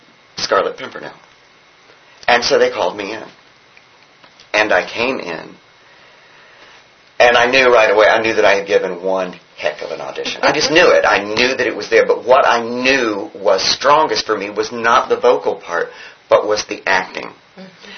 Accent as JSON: {"language": "English", "region": "the South", "country": "United States", "said": "I can talk. I'm from the South."}